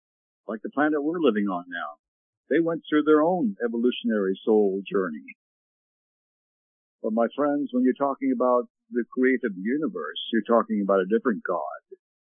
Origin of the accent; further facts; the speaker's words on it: Canada; now in United States; I'm from Canada, did I tell you?